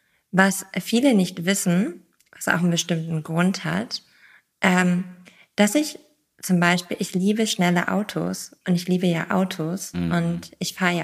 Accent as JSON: {"language": "German", "region": "Lower Saxony", "country": "Germany", "lives_now": "Heidelberg, Germany", "said": "Ich bin gebürtige Ostfriesin. Also, ich komme aus Ostfriesland. Wohne aktuell noch in Heidelberg, werde aber bald pendeln nach Brügge."}